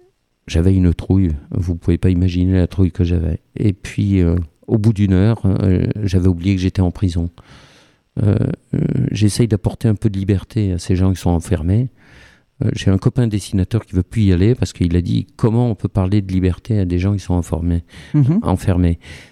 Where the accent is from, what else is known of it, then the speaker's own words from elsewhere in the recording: Nouvelle-Aquitaine, France; now in Toulouse, France; quand je suis parti du Lot-et-Garonne, j'avais le choix entre Bordeaux et Toulouse. Je connaissais un peu Bordeaux et donc je suis venu à Toulouse.